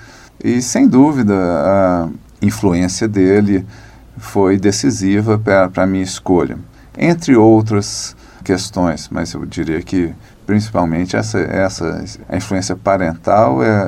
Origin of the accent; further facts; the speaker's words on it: Belo Horizonte, Minas Gerais, Brazil; born there; Eu sou nascido em Belo Horizonte, tenho 56 anos, formado nessa casa em 1986